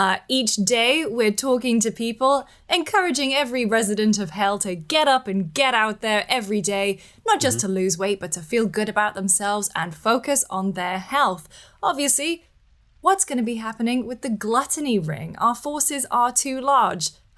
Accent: United Kingdom; being British

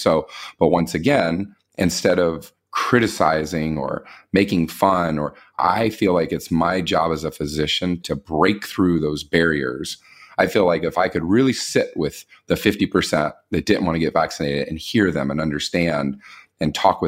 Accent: Kentucky, United States; I grew up in the South in Kentucky, and I grew up a Republican, and I grew up a Protestant Christian.

